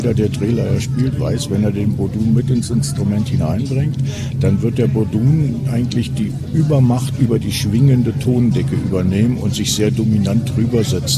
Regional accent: Brandenburg, Germany; Wir kommen aus dem Norden Deutschland, 100 Kilometer nördlich von Berlin, wo die vielen, vielen Seen sind, nahe dem Mecklenburger Land.

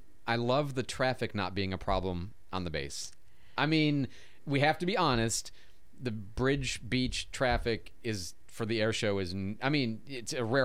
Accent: Midwest, United States; I mean, I know I'm from the Midwest, but still.

